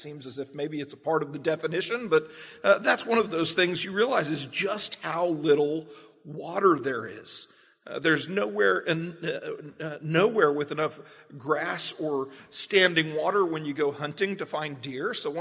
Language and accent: English; the South, United States; We're from the South, and so most of us have a lot of experience with the desert.